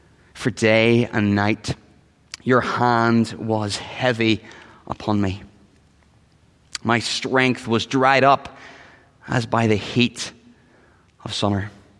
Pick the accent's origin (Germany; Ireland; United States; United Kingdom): United Kingdom; But as a Brit, the less I talk about the Declaration of Independence, the better probably.